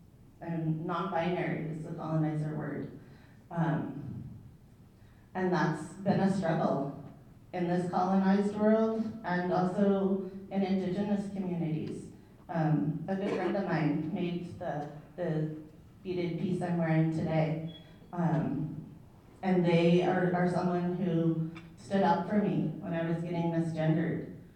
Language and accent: English; Washington, United States; also born or lived in Colombia; I was born on Mwaska territory, which is also known as Colombia, South America. And then I was adopted to a white family in Coast Salish territory in Washington State. Grew up in a small, very white town.